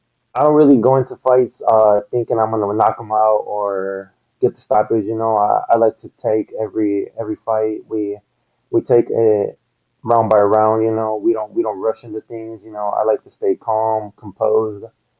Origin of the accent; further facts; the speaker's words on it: Milwaukee, Wisconsin, United States; Yeah, I'm from Milwaukee.